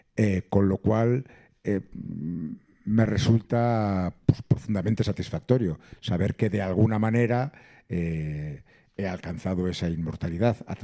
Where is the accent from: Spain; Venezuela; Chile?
Spain; Bilbao, Basque Country; born there; now in Salamanca, Spain; antes de venir a vivir a Salamanca, a ejercer mi profesión como profesor aquí en Salamanca, di clases de matemáticas en algunos institutos y colegios privados de mi ciudad natal, que como bien sabe es Bilbao.